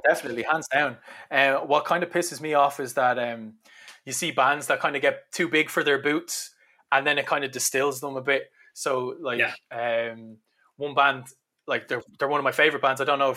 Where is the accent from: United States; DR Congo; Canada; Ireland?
Ireland; for me growing up in Ireland, like I'm a bass player